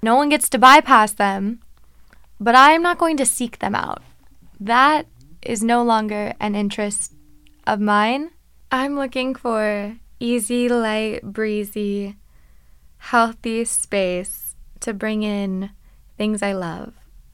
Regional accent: Virginia, United States; And I'm from Virginia.

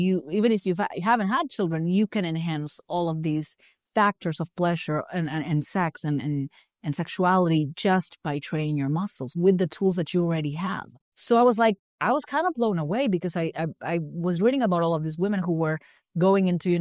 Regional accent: Buenos Aires, Argentina; English is a second language; I'm from Buenos Aires and the gyms where everything was closed.

